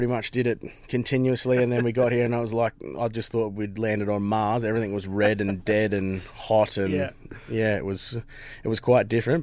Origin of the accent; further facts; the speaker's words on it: South Australia, Australia; We grew up in South Australia, so that was our form of pocket money right from when we were kids.